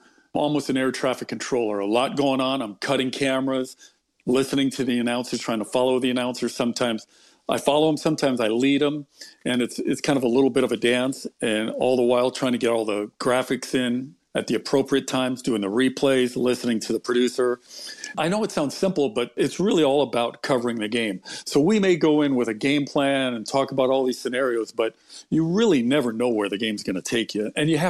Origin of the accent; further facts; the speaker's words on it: Los Angeles, California, United States; I grew up in Los Angeles, and a lot of my friends, their dads were in the industry, being more like Hollywood.